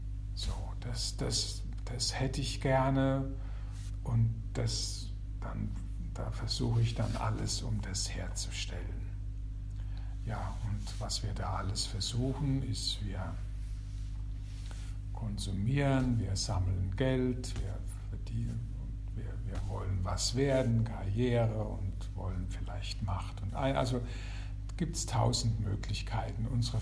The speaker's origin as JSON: {"language": "German", "region": "Rhineland-Palatinate", "country": "Germany", "said": "Ich bin Priester, ich bin Mann, ich bin Pfälzer"}